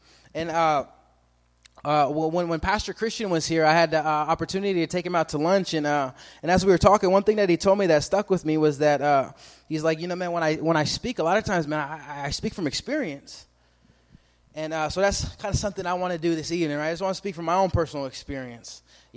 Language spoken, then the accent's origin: English; Montana, United States; where I come from, I come from Montana. I'm half Native American and half black.